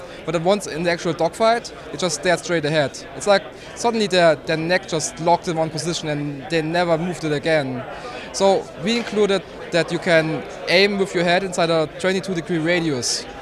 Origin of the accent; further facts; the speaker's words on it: Germany; English is a second language; now in Australia; I'm from Germany and I live in Australia right now, and what I miss most are my friends back in Germany.